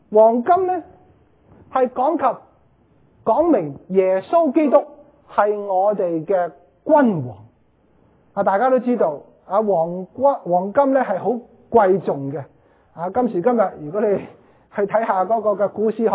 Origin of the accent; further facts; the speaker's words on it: China; 这样的传统规矩跟我们中国人的礼仪很相近。我们呢中国人特别去探亲长辈的时候，你都呢一定要带一些的礼物